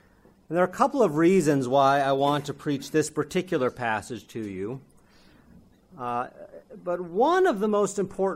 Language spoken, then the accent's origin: English; United States; accent: American; shown great patience to put up with my American accent for three Sabbaths now.